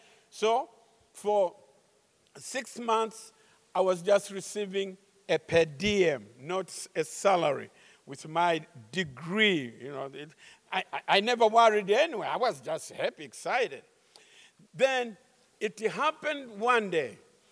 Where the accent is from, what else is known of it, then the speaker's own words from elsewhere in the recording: Tanzania; born there; I was born in Tanzania. Tanzania is in East Africa, a beautiful country.